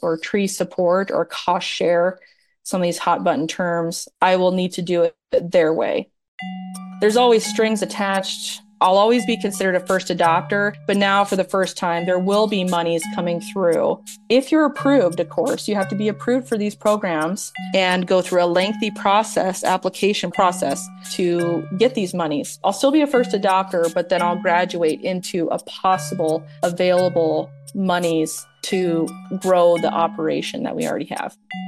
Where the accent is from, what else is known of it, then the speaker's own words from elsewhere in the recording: United States; But what I feel as an American is I'm always afraid to say something because of the repercussions.